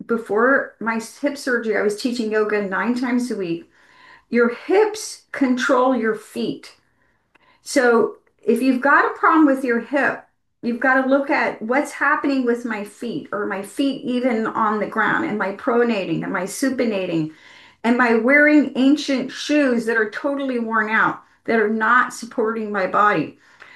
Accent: Savannah, Georgia, United States; And I grew up in Savannah, Georgia. Savannah is pretty much totally flat.

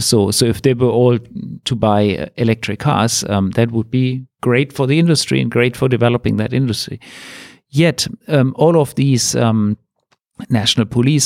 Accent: Germany; English is a second language; from Germany

